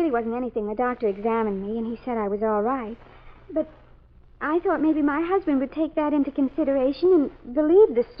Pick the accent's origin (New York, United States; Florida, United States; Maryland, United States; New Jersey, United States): Maryland, United States; Baltimore; now in Hobart, United States; Well, you see, I came from Baltimore. I met him there.